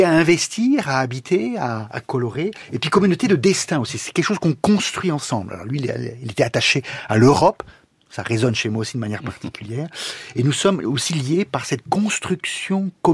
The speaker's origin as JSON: {"language": "French", "region": "Provence-Alpes-Côte d'Azur", "country": "France", "tie": "born or raised there", "also_born_or_lived": "Cévennes / Toulouse / Lorraine", "said": "Je suis normand par mon père, je suis pied-noir par ma mère, je suis de Provence d'adolescence, je suis des Cévennes d'adoption très longtemps, du sud-ouest du côté de Toulouse par mon travail, je suis aussi d'Allemagne par l'université par mon épouse"}